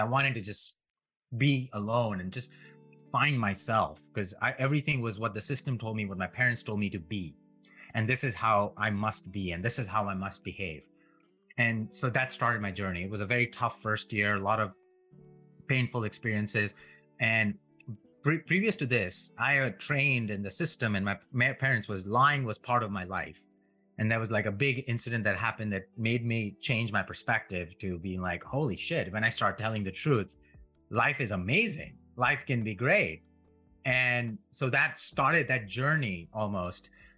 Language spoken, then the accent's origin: English; India; now in United States; So I grew up in India, an immigrant to the United States.